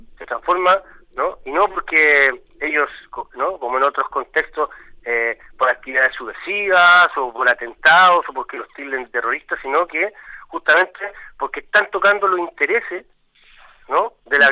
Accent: Chile; Yo esto lo sé como chileno, digamos, en mi condición de chileno

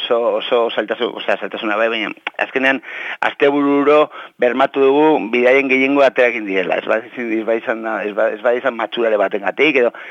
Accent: Bilbao, Basque Country, Spain; nibelez bilbotarra naiz, jaiotze, Santutxua

